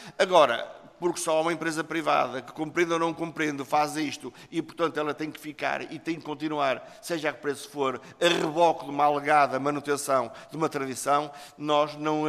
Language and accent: Portuguese; Vila Nova de Gaia, Norte, Portugal; born there; eu nasci em Vila Nova de Gaia